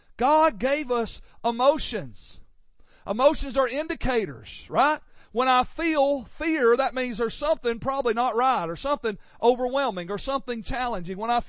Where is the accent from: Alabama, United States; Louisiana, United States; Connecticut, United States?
Alabama, United States; I'm sorry, I come from Alabama. We're used to winning.